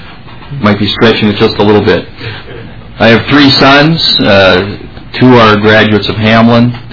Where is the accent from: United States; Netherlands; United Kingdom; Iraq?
United States; Litchfield, Minnesota; Litchfield, my hometown, being the largest city in the district, graduate of Litchfield High School